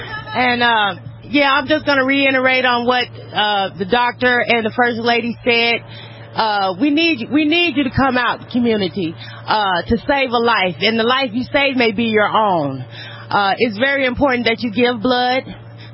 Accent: Destin, Florida, United States; and I'm from Destin.

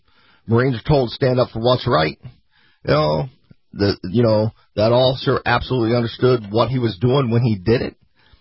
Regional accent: Tampa, Florida, United States; I grew up here in Tampa, and my parents worked hard.

